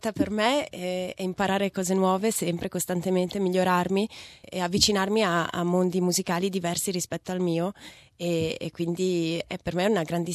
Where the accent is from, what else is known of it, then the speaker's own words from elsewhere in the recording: Lugano, Ticino, Switzerland; i miei genitori sono di Trento, ma si sono spostati in Svizzera prima che fossi nata, e quindi sono nata e cresciuta a Lugano, che è la parte italiana della Svizzera.